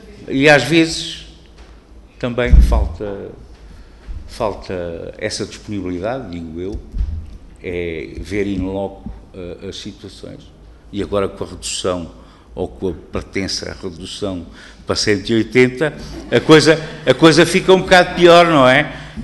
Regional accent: Figueira da Foz, Coimbra, Portugal; now in Guarda District, Portugal; no concelho onde eu vivo, que eu também não sou do distrito da Guarda, sou do distrito de Coimbra, da Figueira da Foz, no concelho onde eu vivo, fui lá colocado e por lá fiquei

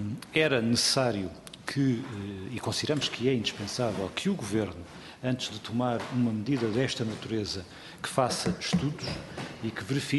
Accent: Castelo Branco, Portugal; Na região de onde eu sou natural, em concreto do distrito de Castelo Branco

